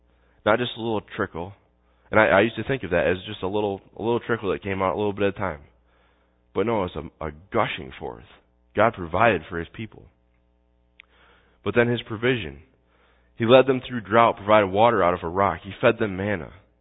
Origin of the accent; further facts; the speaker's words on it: New York, United States; also born or lived in Scranton, Pennsylvania; I grew up in New York, and we spent 6 years. We moved down to Scranton, Pennsylvania, and moved from the country to kind of the city.